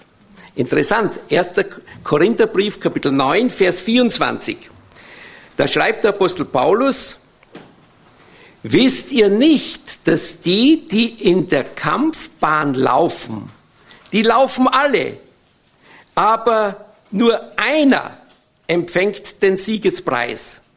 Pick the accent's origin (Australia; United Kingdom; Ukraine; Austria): Austria; dann hätten wir als Österreicher auch eine Chance gehabt, etwas zu gewinnen